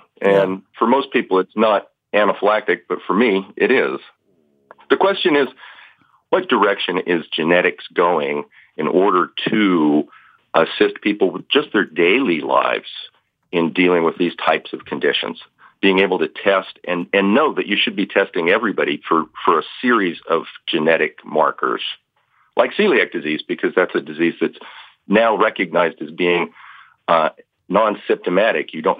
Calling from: Longview, Washington, United States; I'm calling from Longview, Washington.

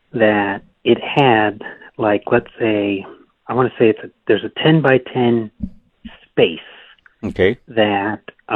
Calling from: Plano, Texas, United States; Hey, I am calling from Plano, Texas.

